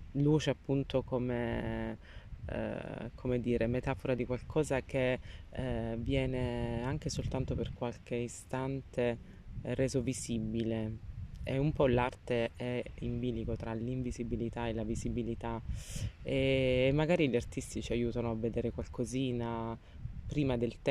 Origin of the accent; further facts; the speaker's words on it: Giulianova, Abruzzo, Italy; io sono originaria di Giulianova